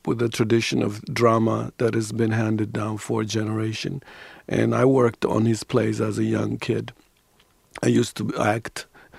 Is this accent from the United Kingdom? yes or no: no; Ethiopia; now in United States; Here I am in Ethiopia. I came from Ethiopia.